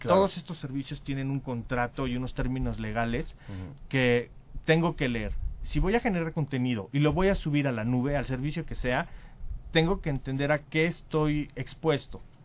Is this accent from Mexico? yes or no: yes; Mexico; somos mexicanos y hemos desarrollado toda esta tecnología en la nube y hoy funciona en México